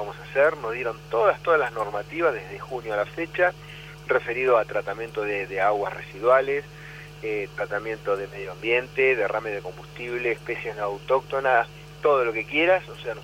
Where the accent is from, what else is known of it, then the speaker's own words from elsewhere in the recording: Argentina; Nosotros somos argentinos